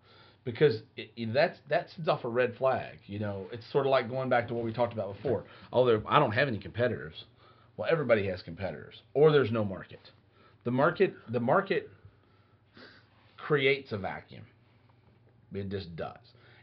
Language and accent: English; the South, United States; I'm from the South, and the old joke is even every now and then the old blind sow finds an acorn.